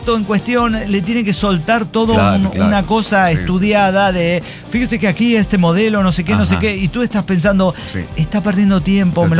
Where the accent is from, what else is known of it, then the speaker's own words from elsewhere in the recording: Mexico; es que soy mexicano